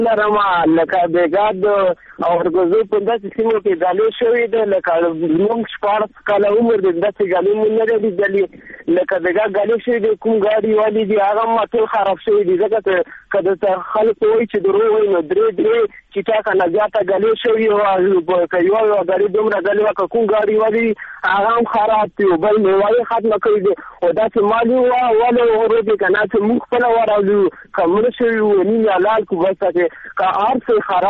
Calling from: Khyber Pakhtunkhwa, Pakistan; دا ارګزوی کې

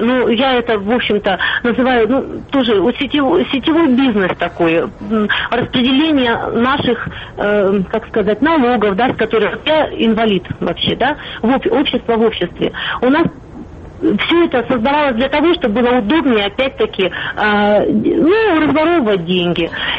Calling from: Irkutsk, Irkutsk Oblast, Russia; Здравствуйте … из Иркутска.

